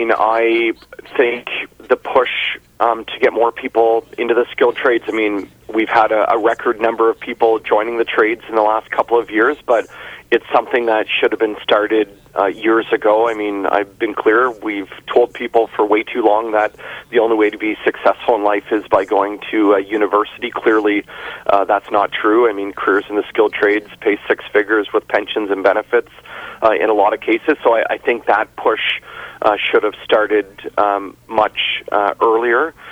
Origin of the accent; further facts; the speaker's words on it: Newbury, Ontario, Canada; I grew up in Newbury, in rural towns, in villages across our riding